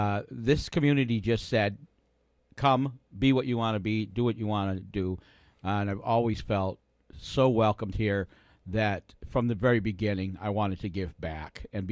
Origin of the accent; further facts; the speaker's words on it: Michigan, United States; now in Maine, United States; My wife was from Maine. I was from Michigan.